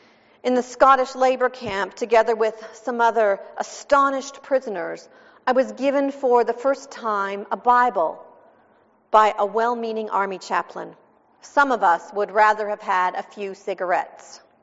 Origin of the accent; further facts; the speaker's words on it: Maryland, United States; born there; also born or lived in Oklahoma; I was born in Maryland, although I didn't live there for very long. I lived in Oklahoma for 9 years.